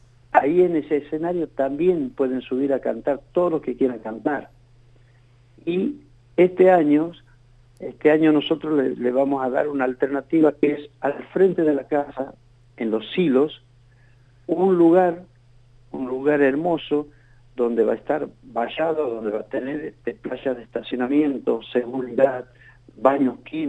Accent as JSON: {"language": "Spanish", "region": "Santiago del Estero", "country": "Argentina", "said": "de la historia familiar y de lo que somos nosotros, Santiago del Estero"}